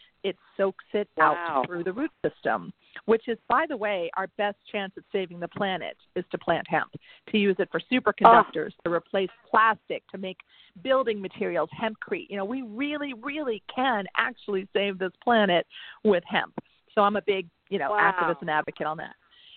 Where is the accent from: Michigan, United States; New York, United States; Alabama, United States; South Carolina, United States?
New York, United States; I'm actually even though I'm a New Yorker, I'm here in Oakland, California at a cannabis tech conference.